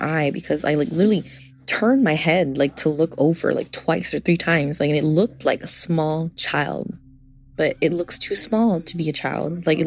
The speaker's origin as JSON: {"language": "English", "region": "California", "country": "United States", "said": "I'm from California, and I stay in the Bay Area."}